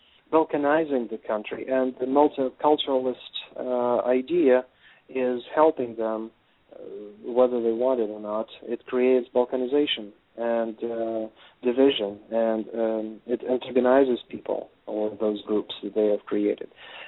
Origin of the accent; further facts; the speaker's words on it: Ukraine; also born or lived in Russia; Actually, technically speaking, I was born and raised in Ukraine. I did live in Russia for a while, and particularly in Siberia for 3 years.